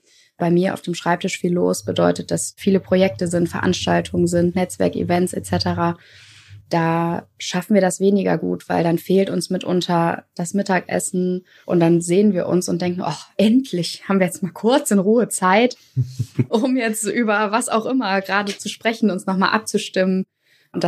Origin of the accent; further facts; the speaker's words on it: Düsseldorf, North Rhine-Westphalia, Germany; Wir sind beide in Düsseldorf aufgewachsen.